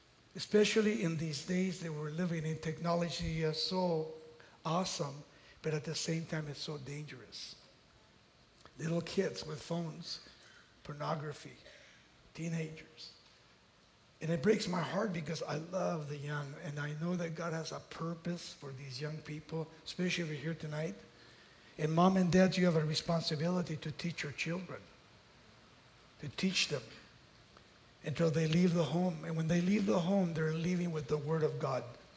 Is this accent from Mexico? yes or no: yes; Mexico City, Mexico; now in United States; I'm a foreigner too, I came from Mexico City.